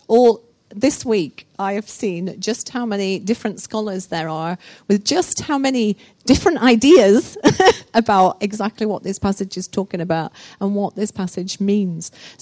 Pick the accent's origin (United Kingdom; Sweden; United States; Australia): United Kingdom; and I'm British, then sometimes American people can say something